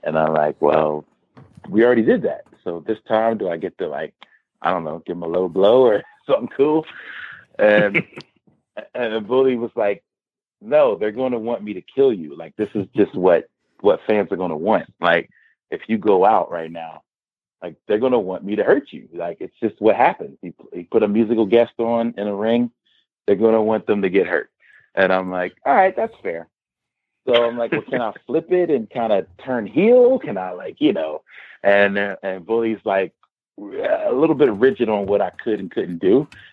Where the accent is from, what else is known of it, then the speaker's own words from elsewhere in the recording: Philadelphia, Pennsylvania, United States; now in Phoenix, United States; I'm from Philly, and ROH has a lot of their roots in Philadelphia as well.